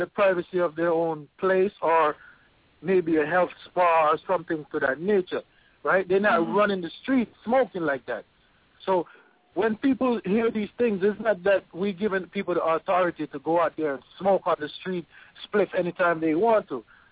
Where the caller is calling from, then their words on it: Bronx, New York, United States; All right, I'm calling from the Bronx.